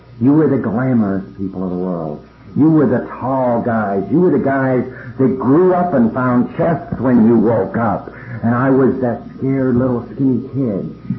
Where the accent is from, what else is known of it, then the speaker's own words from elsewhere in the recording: Pennsylvania, United States; Born and raised in Pennsylvania mountains, I knew the effects of alcohol on the family very early in my life.